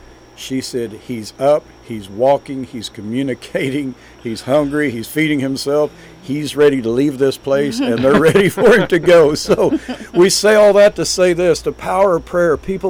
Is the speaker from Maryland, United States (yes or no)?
no; Barnsdall, Oklahoma, United States; I grew up in Barnsdall. I have a lot of good friends in Barnsdall, a lot of good memories, a lot of hard times in Barnstall.